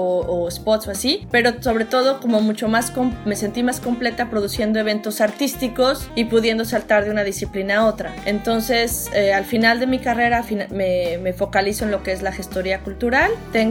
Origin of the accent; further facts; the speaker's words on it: Guadalajara, Jalisco, Mexico; Yo soy Guadalajara. Nací, crecí toda mi vida en Guadalajara, mi familia también.